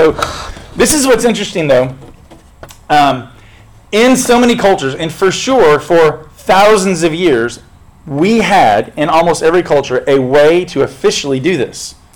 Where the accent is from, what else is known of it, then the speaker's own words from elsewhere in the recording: San Diego, California, United States; I grew up in San Diego